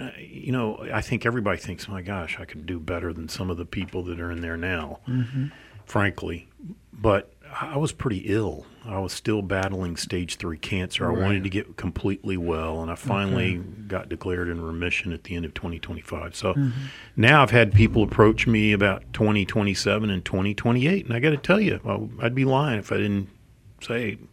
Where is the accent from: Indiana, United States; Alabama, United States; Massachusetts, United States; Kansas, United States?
Alabama, United States; Montgomery; born there; I was born in Montgomery, Alabama. My mom was from a little town called Millry, Alabama. My dad was from Birmingham. I'm about as Alabamian as you can get.